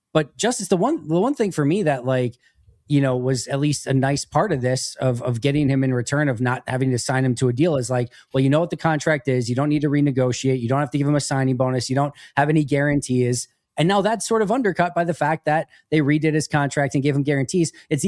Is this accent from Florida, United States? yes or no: no; Wisconsin, United States; I live in Wisconsin. I was born in Wisconsin. I've been here my entire life.